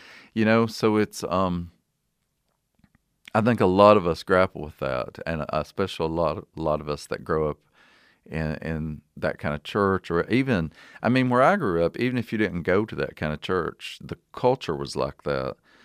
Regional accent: Lily, Kentucky, United States; I grew up in a little bitty town called Lily, sort of between Corbin and London in southeastern Kentucky, in Laurel County.

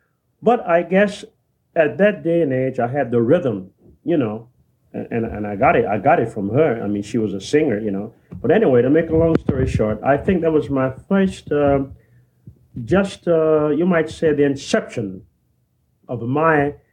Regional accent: New Orleans, Louisiana, United States; born there; Well, I was born in New Orleans, Louisiana, September 10th, 1927.

